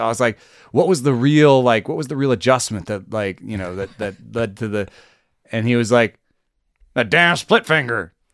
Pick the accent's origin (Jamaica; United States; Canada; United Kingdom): Jamaica; I grew up in Jamaica.